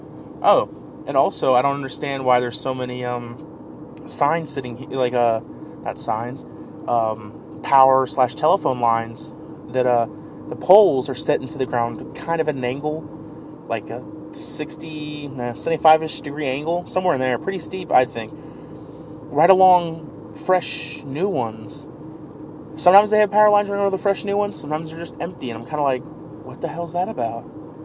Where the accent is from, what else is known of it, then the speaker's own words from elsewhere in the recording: Kansas, United States; I always tell people I'm from Kansas. I was born here